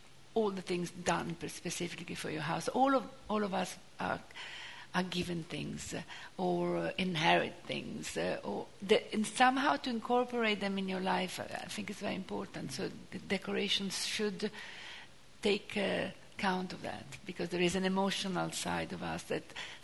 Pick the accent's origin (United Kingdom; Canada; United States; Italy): Italy; Turin, Piedmont; English is a second language; I'm from Torino. Torino is near the mountains, so it's completely different. It's a northern city, it's cold, it's a beautiful city, of course, of northern Italy, but it's very different.